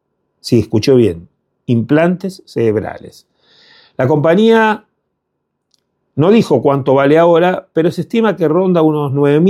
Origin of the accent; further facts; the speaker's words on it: Argentina; como en Argentina, que tenemos una gran universidad pública en Argentina y también privada